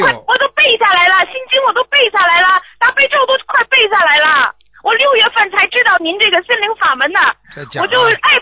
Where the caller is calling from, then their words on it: Hong Kong; 我是从香港打来的